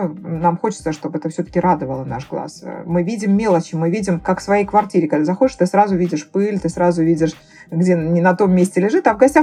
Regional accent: Makhachkala, Dagestan, Russia; несмотря на то, что я родилась и живу в Махачкале долгие годы

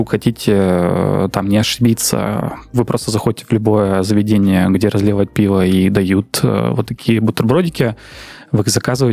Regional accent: Syzran, Samara Oblast, Russia; Есть такой город Сызрань, откуда я родом

